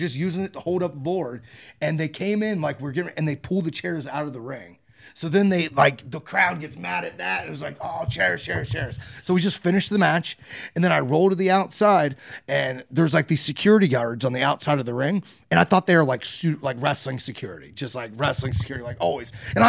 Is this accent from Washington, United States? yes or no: no; Ohio, United States; just where I grew up in Ohio, there was an epidemic of pills, like, just everywhere.